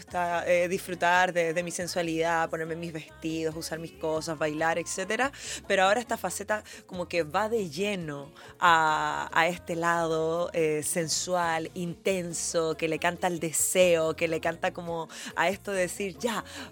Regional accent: Chile; como salsera chilena

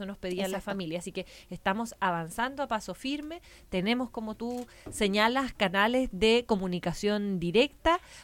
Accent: Chile; Y de ver cuán empáticos somos también los chilenos.

